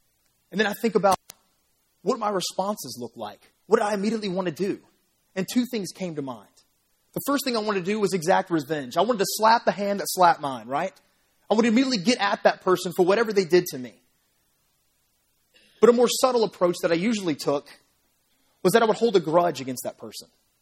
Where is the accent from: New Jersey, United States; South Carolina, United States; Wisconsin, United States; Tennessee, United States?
Tennessee, United States; Memphis; the different things about Memphis, the images, the symbols that I think about when I think about my hometown. Because, guys, I was born and raised here.